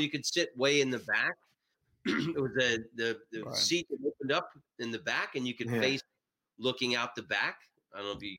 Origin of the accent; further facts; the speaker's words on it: Silver Spring, Maryland, United States; also born or lived in Washington, D.C.; I was born in Southeast Hospital, so I was born in the Diamond, but we lived in Silver Spring.